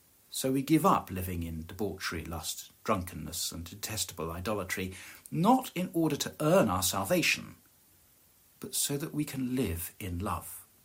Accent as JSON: {"language": "English", "region": "Scotland", "country": "United Kingdom", "said": "Rowan Williams has a quip about the English, which as a Scot I rather like."}